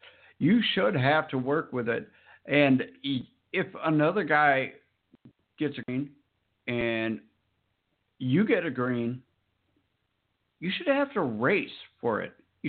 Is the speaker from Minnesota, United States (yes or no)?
yes; Minnesota, United States; head to my home state of Brainerd, August 16th to the 19th. The closest that NHRA gets to me.